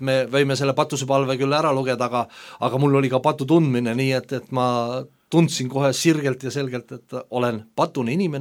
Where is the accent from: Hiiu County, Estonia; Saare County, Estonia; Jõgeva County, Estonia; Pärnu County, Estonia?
Saare County, Estonia; Orissaare; Harilik maamees. Olen Saaremaalt, olen Orissaarest, Maasikülast.